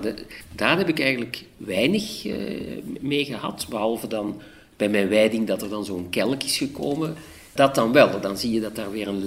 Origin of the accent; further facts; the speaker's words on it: Hoogstraten, Antwerp, Belgium; ik ben in Antwerpen geboren, maar als kind opgegroeid in Hoogstraten, in de Noorderkamp, omdat mijn vader vandaar is.